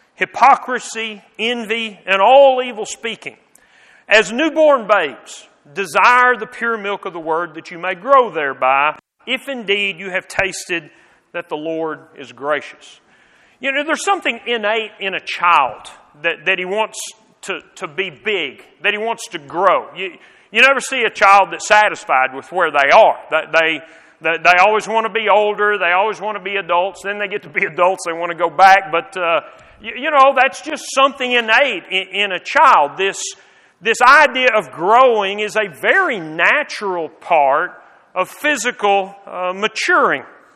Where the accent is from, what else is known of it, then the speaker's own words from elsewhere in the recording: United States; We're an American.